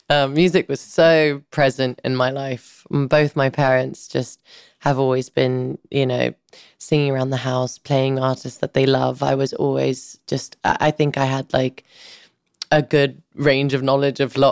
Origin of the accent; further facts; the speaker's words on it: London, United Kingdom; born there; Yeah, I was born in London in 1995.